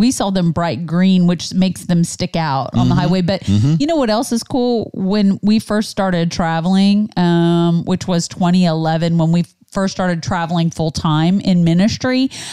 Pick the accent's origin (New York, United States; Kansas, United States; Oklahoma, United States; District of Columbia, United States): Kansas, United States; Well, the Farmer's Almanac, which we're from Kansas.